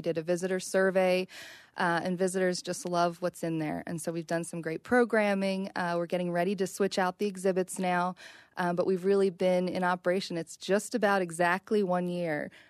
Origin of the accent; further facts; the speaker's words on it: Philadelphia, Pennsylvania, United States; I grew up in Philadelphia, so there was a lot of field trips going